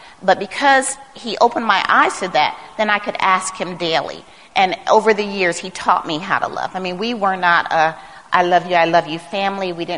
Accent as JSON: {"language": "English", "town": "Long Beach", "region": "California", "country": "United States", "tie": "born or raised there", "said": "I mean, I grew up in Long Beach and it was not the best area."}